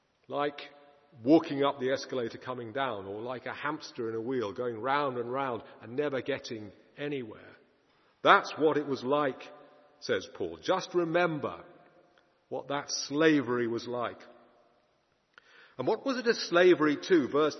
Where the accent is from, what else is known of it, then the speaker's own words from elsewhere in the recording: London, United Kingdom; I was brought up in North London